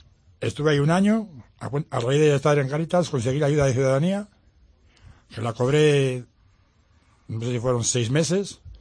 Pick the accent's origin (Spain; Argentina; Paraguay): Spain; Zamora, Castile and León; La verdad, yo soy de Zamora